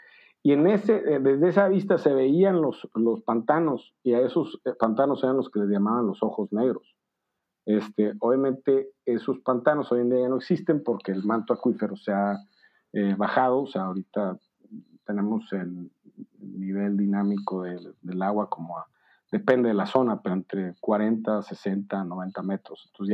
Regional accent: Monterrey, Nuevo León, Mexico; yo soy de Monterrey, entonces tampoco es que conociera a mucha gente en Baja California

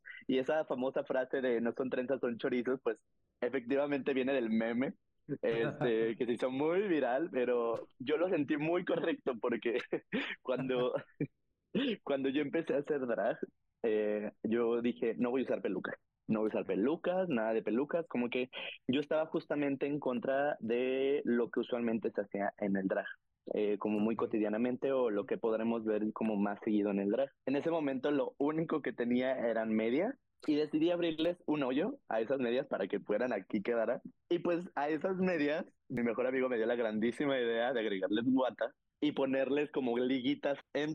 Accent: Aguascalientes, Mexico; Pues obviamente yo vengo de Aguascalientes, que justamente es un lugar que es muy tradicional, que tiene ideas todavía muy arraigadas a lo que antes se hace

